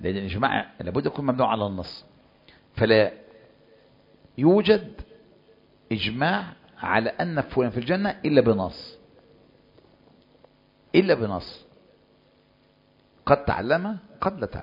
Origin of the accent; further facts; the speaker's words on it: Egypt; إن لو كان عندنا في مصر وكذا مثل هذا الفضل